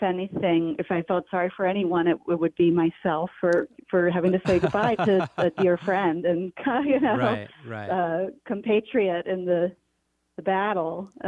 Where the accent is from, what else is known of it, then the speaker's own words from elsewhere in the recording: South Carolina, United States; one of my best friends from growing up in South Carolina